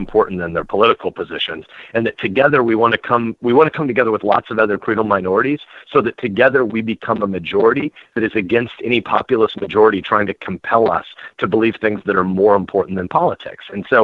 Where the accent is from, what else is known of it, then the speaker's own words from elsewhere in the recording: United States; I take an oath as an American and as a public official